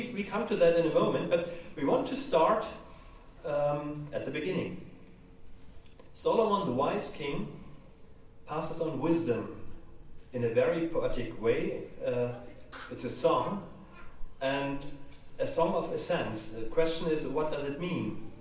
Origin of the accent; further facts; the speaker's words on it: Germany; accent: German; English is a second language; my accent is German.